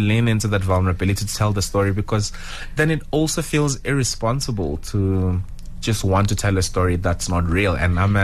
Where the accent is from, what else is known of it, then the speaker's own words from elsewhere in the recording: Limpopo, South Africa; a lot of people from where I'm from Twendo, from Venda really, really hold.